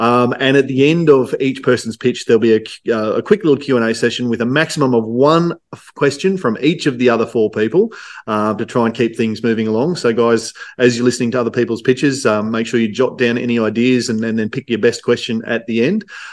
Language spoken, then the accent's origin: English; Queensland, Australia; So I'm obviously from Queensland.